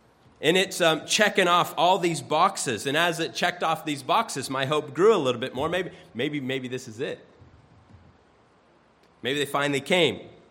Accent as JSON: {"language": "English", "town": "Phoenix", "region": "Arizona", "country": "United States", "tie": "born or raised there", "said": "different fields that were scattered far and wide across the sprawling metropolis of Phoenix, Arizona, my hometown."}